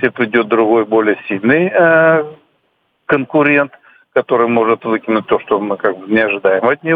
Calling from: Moscow Oblast, Russia; я из Московской области.

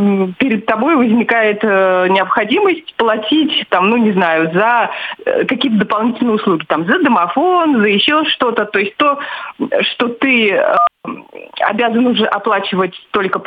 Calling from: Moscow Oblast, Russia; я из Подмосковья.

